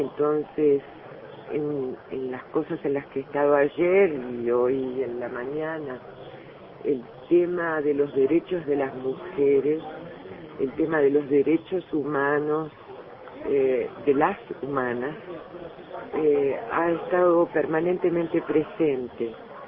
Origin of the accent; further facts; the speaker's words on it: Uruguay; Ahora voy a hablar como uruguaya.